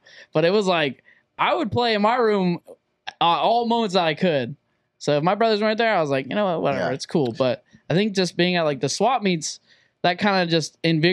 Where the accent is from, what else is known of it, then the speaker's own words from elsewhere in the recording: California, United States; I grew up in the Mojave Desert.